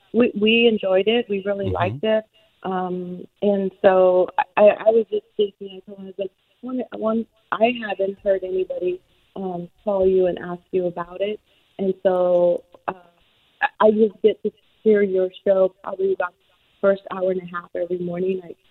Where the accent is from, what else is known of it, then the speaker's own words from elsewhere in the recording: California, United States; Well, I'm from California.